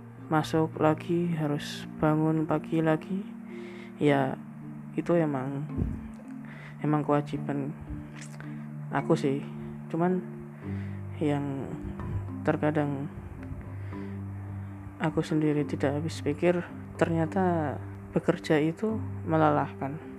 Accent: Yogyakarta, Special Region of Yogyakarta, Indonesia; saya dari Jogja, suarakan secara langsung ya

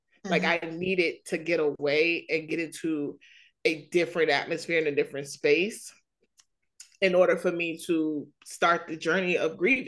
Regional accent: New York, United States; I'm kind of like, I'm from New York. So it's like, you know, you disrespect me, we have a problem.

